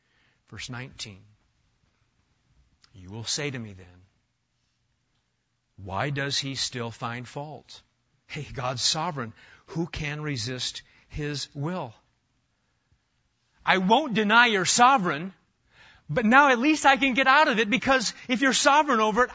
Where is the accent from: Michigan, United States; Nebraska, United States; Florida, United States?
Nebraska, United States; Omaha; I remember growing up in Omaha, Nebraska